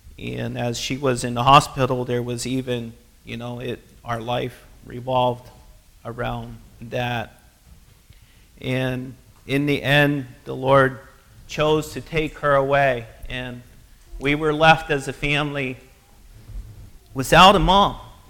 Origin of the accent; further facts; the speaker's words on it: Pennsylvania, United States; As many of you know, I grew up in Pennsylvania as an Amish boy, and I was Amish till I was 17, and that wasn't my decision.